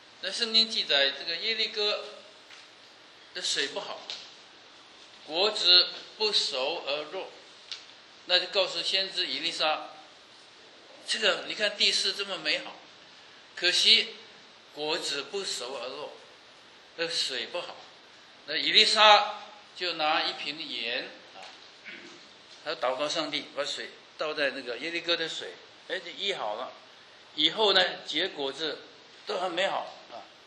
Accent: China; now in United States; 那特别我们中国人在美国很注重教育，把我们孩子送到大学啊。

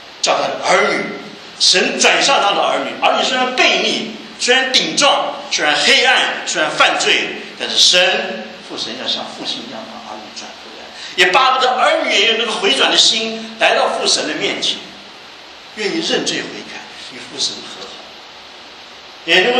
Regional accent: Taiwan; 我是在台湾生长大的，所以我让台湾做比。

